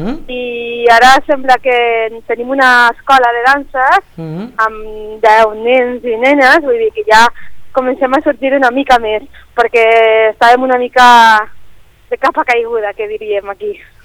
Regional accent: Canals, Valencian Community, Spain; Sí, som de Canals.

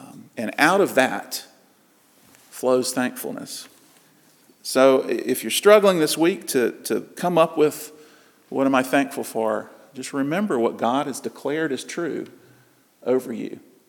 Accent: South Carolina, United States; I'm a guy from South Carolina. You know, I'm married, I have three children.

